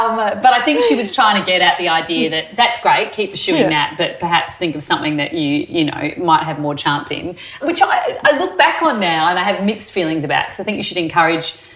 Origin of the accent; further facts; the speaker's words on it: Perth, Western Australia, Australia; also born or lived in Adelaide; I grew up in Perth, born in Adelaide but grew up in Perth.